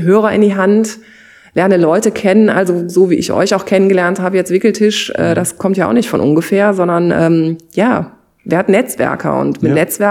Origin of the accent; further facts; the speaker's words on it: Germany; Aber ich bin eben Deutsche, ich bin Europäerin